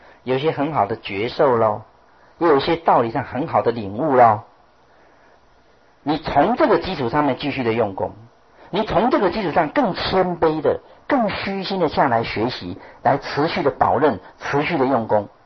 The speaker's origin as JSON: {"language": "Chinese", "country": "China", "said": "所以为什么我们中国人的这个易经呢，64卦讲到谦卦"}